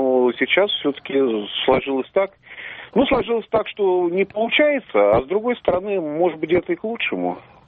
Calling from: Moscow, Russia

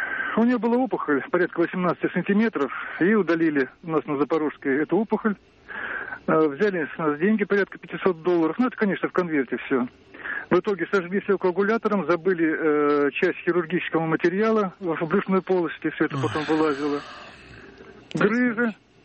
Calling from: Samara, Samara Oblast, Russia; Я из Самары звоню.

